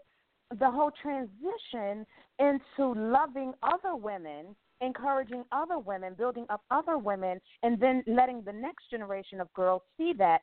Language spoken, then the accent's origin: English; New York City, New York, United States; because I was born in the 80s, if I can think back to growing up in New York City